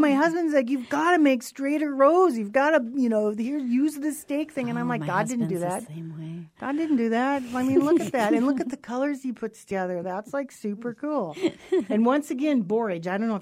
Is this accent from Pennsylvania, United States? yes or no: no; North Dakota, United States; and I come from Mandan Indian country